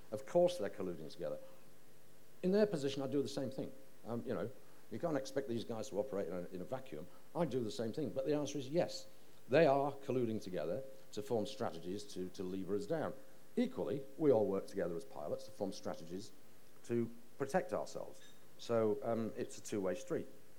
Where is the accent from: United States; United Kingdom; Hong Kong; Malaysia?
United Kingdom; Yorkshire and the Humber; I mean, I grew up in Yorkshire in the time of the miners' strike.